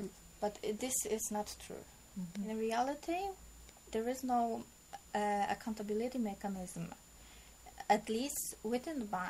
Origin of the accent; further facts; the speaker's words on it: Poland; English is a second language; I came from Poland, and I represent Polish Green Network.